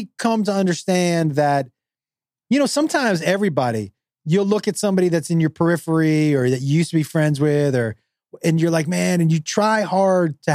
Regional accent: Amherst, Massachusetts, United States; I grew up in Amherst, Mass. There was free public transportation.

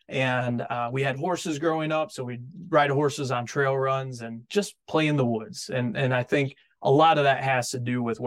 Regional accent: Central Lake, Michigan, United States; now in Ann Arbor, United States; I grew up here in Central Lake.

